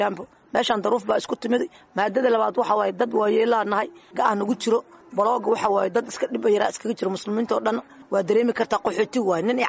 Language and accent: Somali; Mogadishu, Banadir, Somalia; aniga waxaan ka soo qaxay magaalada Muqdisho waxaan ka soo qaxay Burdhigley hadda ma qashay degmada Burdhigley